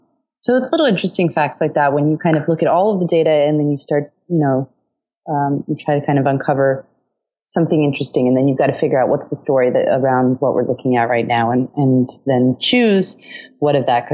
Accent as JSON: {"language": "English", "country": "Norway", "second_language": "English", "moved": "yes", "lives_now": "United States", "said": "Yeah, I mean, so I'm from Norway, full disclosure, and had Spotify long before I moved to the US"}